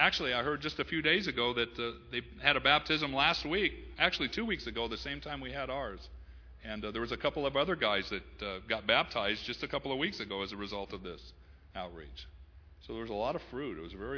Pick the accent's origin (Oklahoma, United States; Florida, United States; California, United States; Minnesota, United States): California, United States; Los Angeles; I usually start off with saying, you know what, I'm from Los Angeles, or from California.